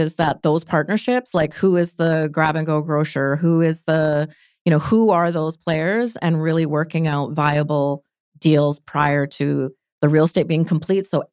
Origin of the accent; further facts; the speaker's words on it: North Delta, British Columbia, Canada; also born or lived in Calgary, Canada; I'm born and raised in Vancouver, North Delta. What's up, North Delta? Shout out. Very proud to have been born and raised in North Delta.